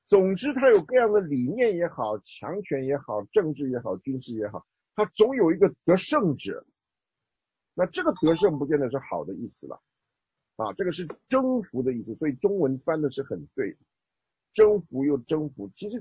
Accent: China; moved away; 这其实我们从中国来年纪大一点的人晓得

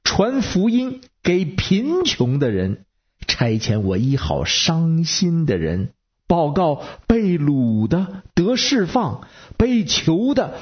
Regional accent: Beijing, China; 我是北京的…

